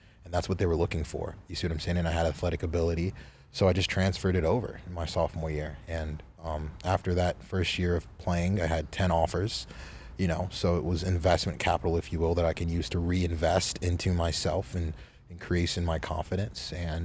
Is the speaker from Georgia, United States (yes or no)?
yes; Suwanee, Georgia, United States; So I grew up in Atlanta, Georgia, Suwanee, Georgia, just a suburb of Atlanta. And went to elementary, middle, and high school there.